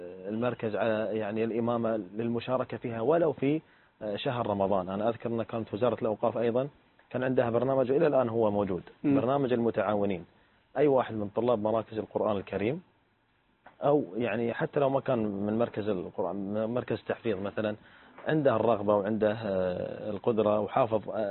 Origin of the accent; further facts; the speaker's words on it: Qatar; كانوا بالفعل بالنسبة لنا إحنا كأئمة قطريين كانوا قدوات